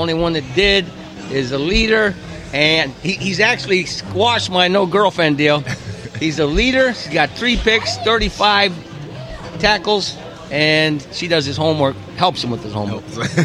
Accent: Iowa, United States; And I'm going to say, well, I'm from Iowa.

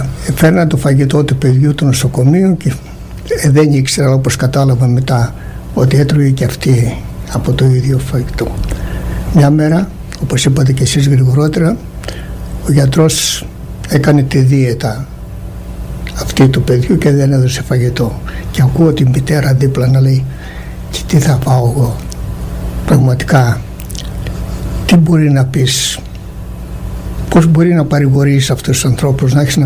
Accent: Peloponnese, Greece; Είναι στον Πάρνο, 1100 μέτρα υψόμετρο. Και είναι η ολόκληρη Ελλάδα για μένα, είναι το χωριό μου.

